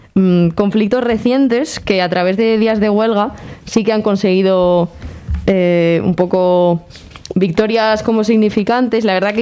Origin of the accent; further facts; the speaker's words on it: Basque Country, Spain; como sabéis que yo soy de Euskal Herria